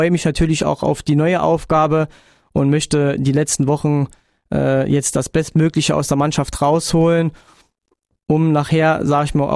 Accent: Saarbrücken, Saarland, Germany; es ist nicht so, dass ich als Saarbrücker sage, ich gönne denen das nicht.

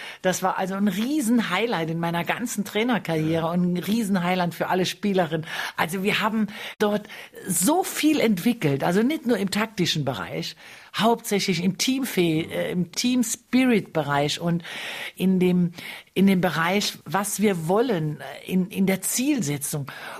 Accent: Saarland, Germany; das Besondere für mich am Saarland ist, es ist meine Heimat. Hier wohnen alle meine Verwandten und alle Menschen, mit denen ich groß geworden sind

